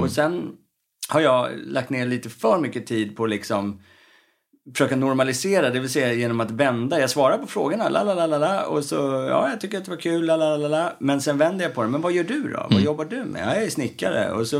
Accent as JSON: {"language": "Swedish", "town": "Stockholm", "region": "Stockholm County", "country": "Sweden", "tie": "born or raised there", "said": "så att uppväxten i Örnsberg, där jag växte upp, skulle vara så normal som möjligt ändå"}